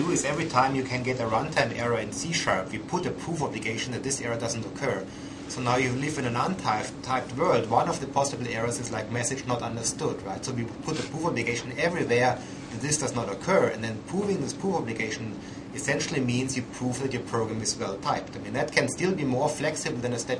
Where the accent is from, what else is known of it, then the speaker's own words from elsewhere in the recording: Bavaria, Germany; moved away as an adult; also born or lived in Zurich, Switzerland; I'm from Germany originally, from a town close to Munich